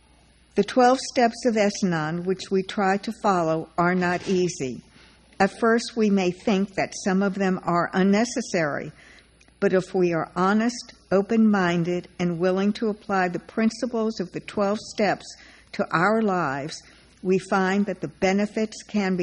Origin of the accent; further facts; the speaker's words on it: Naples, Florida, United States; also born or lived in Nashville, United States; from Naples, Florida, previously from Nashville, Tennessee.